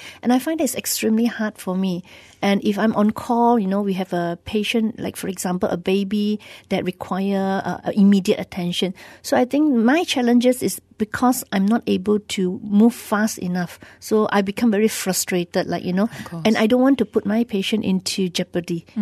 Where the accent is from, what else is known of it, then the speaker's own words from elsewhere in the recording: Sitiawan, Perak, Malaysia; because I'm from City Awan, Hospital Manjung is just very nearby.